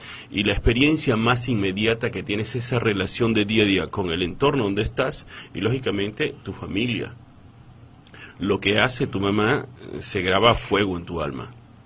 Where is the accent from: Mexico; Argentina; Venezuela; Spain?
Venezuela; Aun cuando, como venezolano, me siento un poco perdido